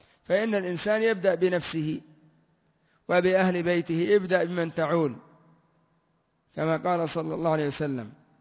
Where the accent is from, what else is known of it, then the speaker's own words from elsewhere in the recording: Yemen; هنا عندنا في اليمن